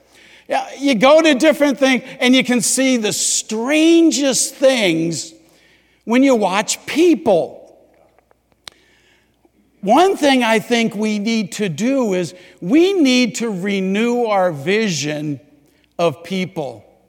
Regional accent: Davenport, Iowa, United States; When I grew up in Davenport, once a month we would have

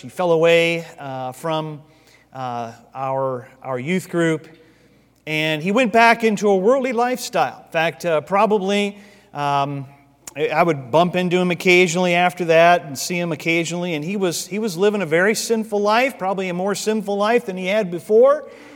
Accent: Michigan, United States; When I was a teenager, growing up in Michigan, in my youth group there, in our church in Michigan

